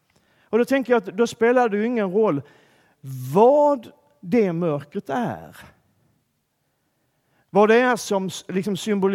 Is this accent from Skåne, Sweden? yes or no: yes; Malmö, Skåne, Sweden; Och på de här breddgraderna så är det aldrig hemma i Malmö, där är det alltid ljust. Men här är det alltid mörkt, den här tiden på året.